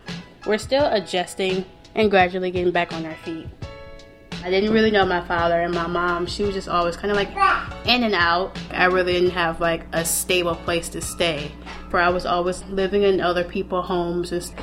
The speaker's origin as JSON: {"language": "English", "town": "Cleveland", "region": "Ohio", "country": "United States", "tie": "born or raised there", "said": "I'm from Cleveland, Ohio. I'm 21 years old and I was born in Metro in Cleveland."}